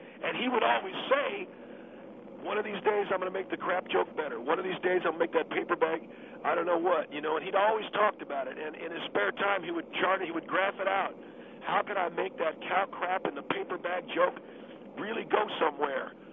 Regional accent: Texas, United States; Growing up in Texas, you know as well as I do some of the things we used

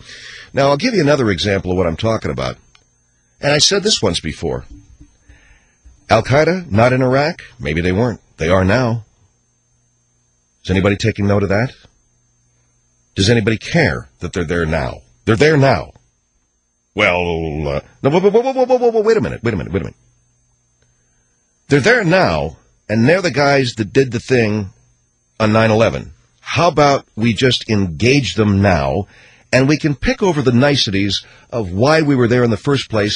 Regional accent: United States; I'm an American. I love my country, and I'm not ashamed of any

